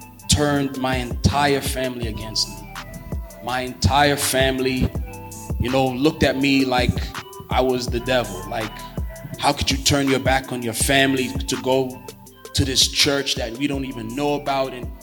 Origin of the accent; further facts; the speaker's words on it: New York, United States; I born and raised in Queens, New York, and I came to the church when I was like 10 with my mom.